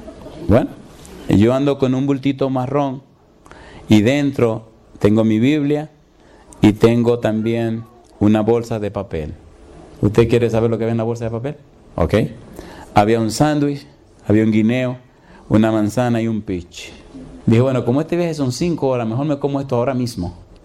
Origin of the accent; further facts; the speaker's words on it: Dominican Republic; Le digo, yo soy dominicano. ¿Y dónde usted vive en República Dominicana? En Santiago.